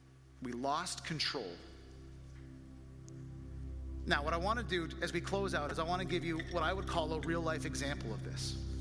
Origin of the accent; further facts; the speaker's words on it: Ontario, Canada; So we grew up in Ontario, Canada, and we had a cottage on a lake